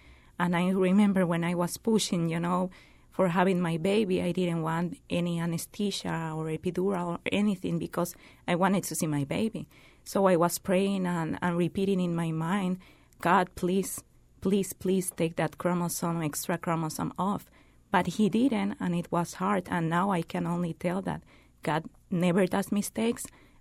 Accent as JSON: {"language": "English", "country": "Bolivia", "lives_now": "United States", "said": "From Bolivia. I'm from Bolivia, South America. But this is my country now and my place."}